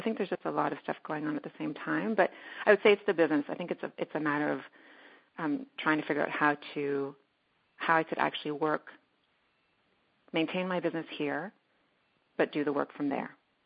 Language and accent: English; Canada; Well, first of all, I'm Canadian